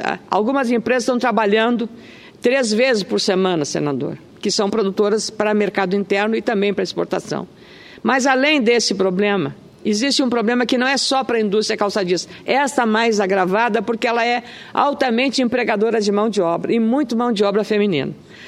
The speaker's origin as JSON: {"language": "Portuguese", "town": "Lagoa Vermelha", "region": "Rio Grande do Sul", "country": "Brazil", "tie": "born or raised there", "said": "a tristeza que se abateu sobre a minha comunidade, da minha cidade natal, Lagoa Vermelha, na região nordeste do Rio Grande do Sul"}